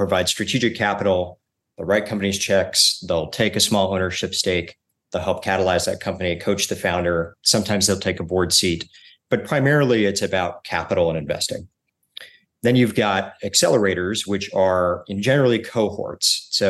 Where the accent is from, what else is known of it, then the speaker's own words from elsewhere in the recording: Houston, Texas, United States; born there; moved away; also born or lived in Indonesia / North Africa / Middle East; So I was born in Houston, in Texas, meaningful because you're wearing a UT shirt at the moment, and born in Houston, but really lived most of my life abroad.